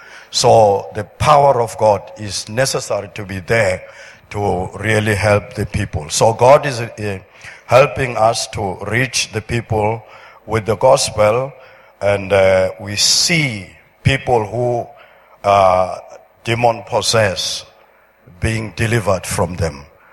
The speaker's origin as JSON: {"language": "English", "town": "Pietermaritzburg", "region": "KwaZulu-Natal", "country": "South Africa", "said": "I come from Peter Marisbeck. That's where I come from."}